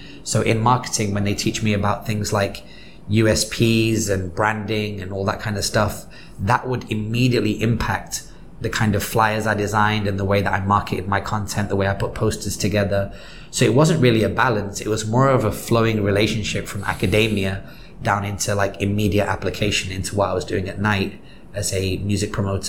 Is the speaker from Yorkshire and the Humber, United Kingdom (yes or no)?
no; Salford, North West England, United Kingdom; So where I grew up in Salford, which is like the west side of Manchester, was quite racist, quite rough, and quite working class.